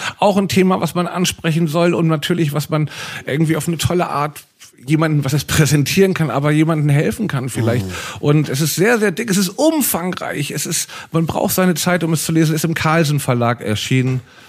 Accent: Northern Germany, Germany; Und wir sind ja beide Norddeutsche.

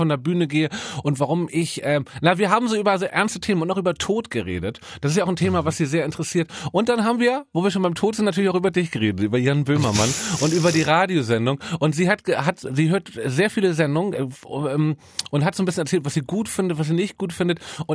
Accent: Hamburg, Germany; born there; Ich bin in Eimsbüttel geboren

